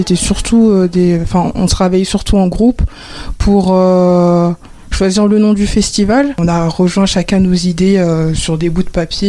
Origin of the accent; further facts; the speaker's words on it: Villeurbanne, Auvergne-Rhône-Alpes, France; j'ai 22 ans, j'ai fait quasiment toute ma scolarité à Villeurbanne, j'ai grandi à Villeurbanne.